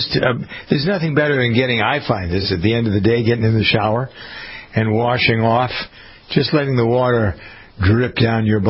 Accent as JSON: {"language": "English", "region": "Massachusetts", "country": "United States", "said": "This woman from my home state of Massachusetts reunited with her wedding ring"}